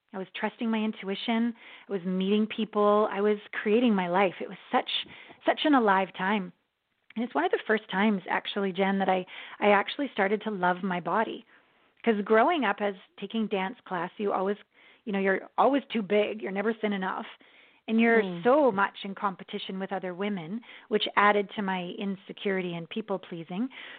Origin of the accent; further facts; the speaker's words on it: Kamloops, British Columbia, Canada; Yeah, I'm from Canada, a small town called Kamloops, BC, where there was, it's now a university, but it was a college.